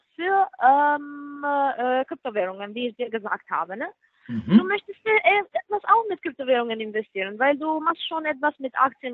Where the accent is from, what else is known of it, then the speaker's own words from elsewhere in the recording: Canada; German is a second language; now in England; Aber ich komme aus Kanada.